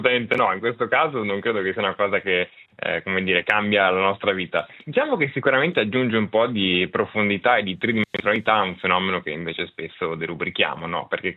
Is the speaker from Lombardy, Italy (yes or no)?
yes; Milan, Lombardy, Italy; Io invece sono milanese